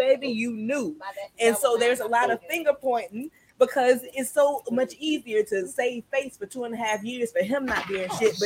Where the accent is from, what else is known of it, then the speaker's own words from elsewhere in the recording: Florida, United States; Palm tree shade. I'm from Florida, baby.